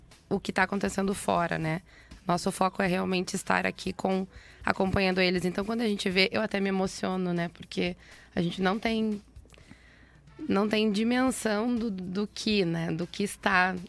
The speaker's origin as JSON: {"language": "Portuguese", "town": "Gravataí", "region": "Rio Grande do Sul", "country": "Brazil", "said": "Eu sou de Gravataí."}